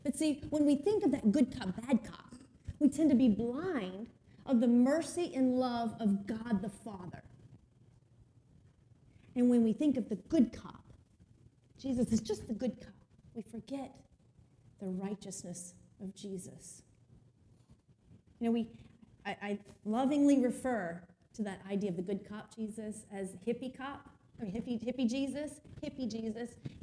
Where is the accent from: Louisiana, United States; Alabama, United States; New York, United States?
Louisiana, United States; Slidell; I grew up Catholic in South Louisiana, in Slidell.